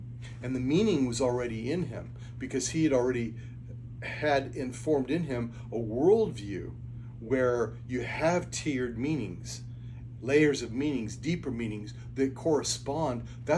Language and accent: English; Colorado, United States; I grew up in Colorado. I felt that all the time when I went to the mountains growing up.